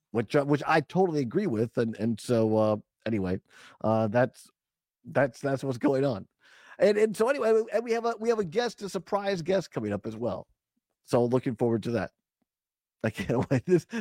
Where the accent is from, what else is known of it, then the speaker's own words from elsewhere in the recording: Wisconsin, United States; because I grew up in Southwest Wisconsin, not too far from where President Biden was today.